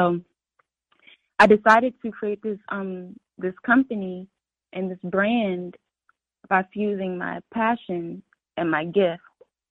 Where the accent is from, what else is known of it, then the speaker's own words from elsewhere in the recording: South Carolina, United States; now in Atlanta, United States; Yes, I live in Atlanta. I'm from South Carolina, but I moved to Atlanta about 3 years ago, three and a half years ago.